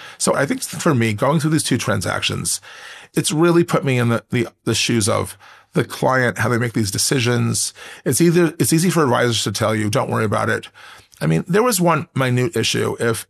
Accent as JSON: {"language": "English", "region": "New York", "country": "United States", "said": "And I actually thought that even though I'm from New York, I even felt we had kind of a Midwestern, no-nonsense, scrappy culture"}